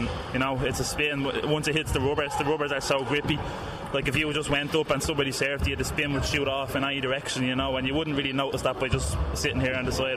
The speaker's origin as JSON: {"language": "English", "town": "Dublin", "region": "Leinster", "country": "Ireland", "said": "I'm from Glasnevin, so I'm here today helping out John coaching the junior Irish table tennis team."}